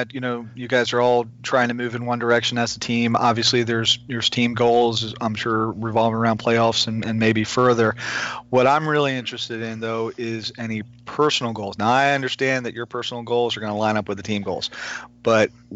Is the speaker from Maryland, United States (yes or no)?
yes; Bel Air, Maryland, United States; because you and I are both from Maryland.